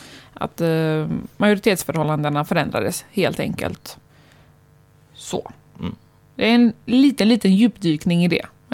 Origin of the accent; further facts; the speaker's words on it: Gothenburg, Västra Götaland County, Sweden; Vi är ju från Göteborg, så vi pratar med lite Göteborgs perspektiv här.